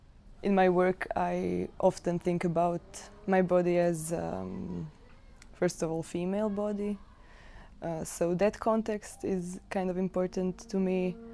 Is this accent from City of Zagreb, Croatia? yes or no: yes; Zagreb, City of Zagreb, Croatia; English is a second language; I am from Zagreb.